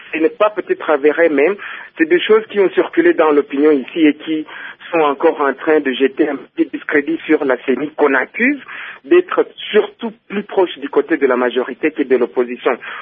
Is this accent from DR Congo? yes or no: yes; DR Congo; nous sommes Congolais comme tout le monde.